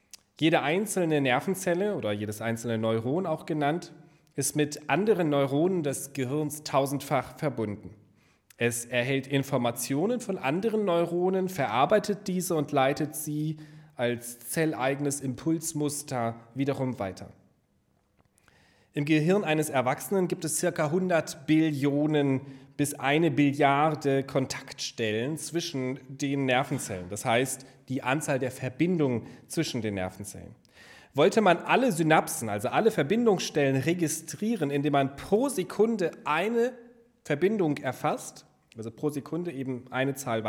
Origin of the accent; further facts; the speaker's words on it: Hanover, Lower Saxony, Germany; Ich komme aus Hannover, bin verheiratet und habe zwei kleine Töchter.